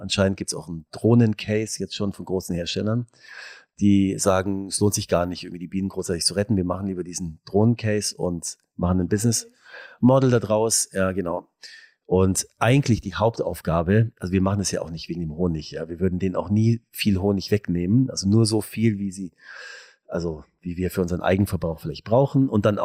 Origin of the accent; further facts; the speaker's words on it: Bavaria, Germany; ich bin ja mein Leben lang letztendlich da in der Münchner Region groß geworden.